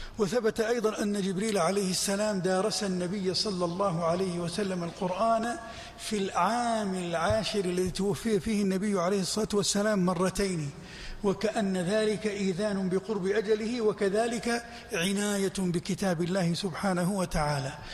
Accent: Jeddah, Makkah Province, Saudi Arabia; أخبرت زوجتي بأني ذاهب إلى الطائف وأنا من جدة

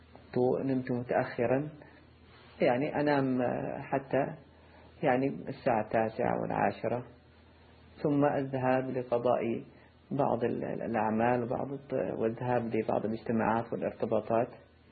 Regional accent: Jeddah, Makkah Province, Saudi Arabia; من مواليد عام 1970 للميلاد. نشأت في مدينة جدة ودرست بها جميع المراحل الدراسية

